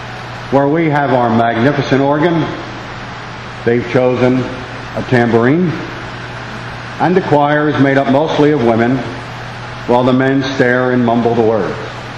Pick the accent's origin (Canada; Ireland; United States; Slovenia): Ireland; I'm a storyteller, and I'm Irish. And there's an Irish expression that says the facts are incidental to a good story.